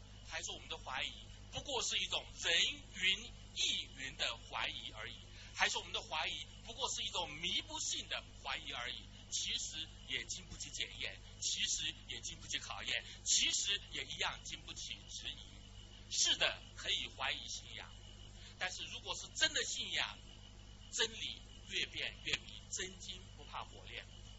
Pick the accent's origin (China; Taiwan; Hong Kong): Taiwan; 在台湾所受的教育同样是一个无神论的教育。